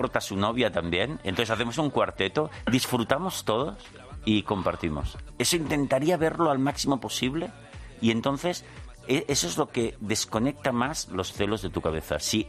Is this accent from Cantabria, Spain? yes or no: no; Barcelona, Catalonia, Spain; ya sabes que yo soy de Barcelona, sí.